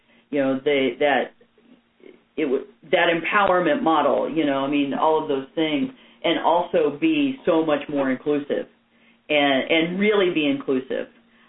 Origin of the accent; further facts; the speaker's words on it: Missouri, United States; I'm from Missouri. We tend to be blunt.